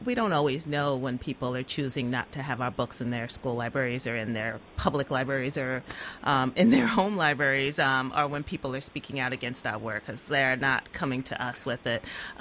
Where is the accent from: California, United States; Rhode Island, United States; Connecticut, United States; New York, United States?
New York, United States; Bushwick; And then it was when I came to New York City, I grew up in Bushwick, that I really started finding books